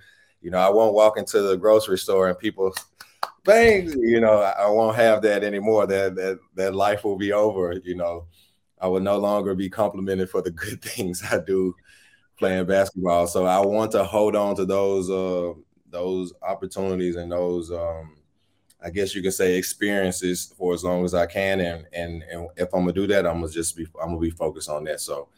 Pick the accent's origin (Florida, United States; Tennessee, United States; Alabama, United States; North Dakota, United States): Tennessee, United States; Memphis; definitely growing up in Memphis, Tennessee, you know, a lot of friends who played basketball